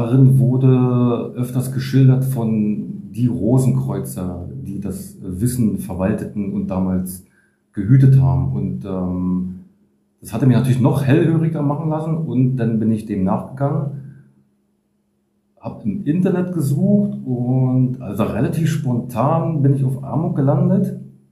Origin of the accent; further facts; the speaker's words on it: Berlin, Germany; als Berliner